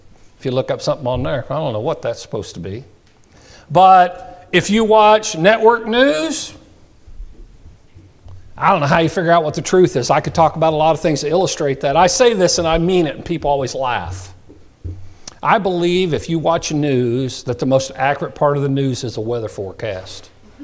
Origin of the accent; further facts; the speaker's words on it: Kansas, United States; I never, growing up in South Central Kansas